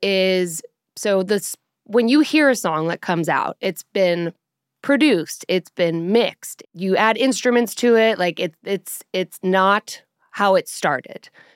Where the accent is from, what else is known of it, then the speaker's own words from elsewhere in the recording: Colorado, United States; now in Nashville, United States; especially I'm from Colorado. And so when I moved to Nashville, being Western and Southern are very different.